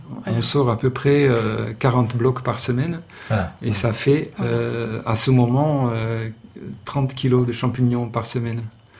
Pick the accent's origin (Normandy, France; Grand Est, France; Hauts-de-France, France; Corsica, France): Hauts-de-France, France; Nous, on vient du Nord, nous, on est plus dans une culture de culture de champignons, quoi.